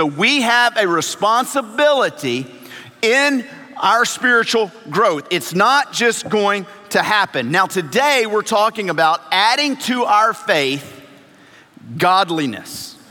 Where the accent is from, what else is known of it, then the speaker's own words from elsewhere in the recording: Louisiana, United States; I grew up in Louisiana, family from Mississippi. I went to school in Arkansas